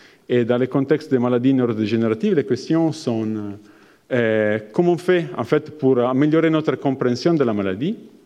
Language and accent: French; Provence-Alpes-Côte d'Azur, France; Je viens de la Côte d'Azur.